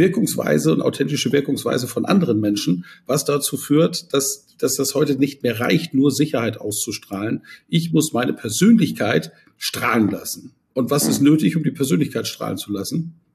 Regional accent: Schleswig-Holstein, Germany; Ja, aus dem richtigen Norden, wie wir sagen. Für uns seid ihr ja schon Süditalien. Ich bin Schleswig-Holsteiner. Genau. In der Nähe von Kiel an der Ostsee groß geworden.

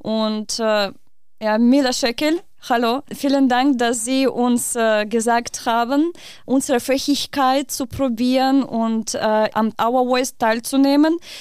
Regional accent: Belarus; German is a second language; Also ich bin aus Weißrussland und wir haben ein Klischee von deutschen Leuten

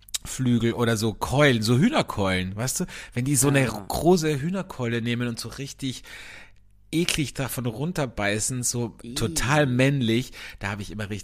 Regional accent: Austria; es gab es bei euch wahrscheinlich nicht in Deutschland, aber bei uns in Österreich gab es eine TV-Werbung im linearen Fernsehen

